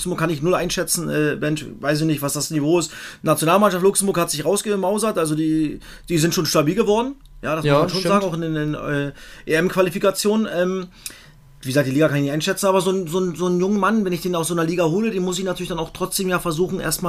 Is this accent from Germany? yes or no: yes; East Germany, Germany; ich bin da als Ossi natürlich ein bisschen befangen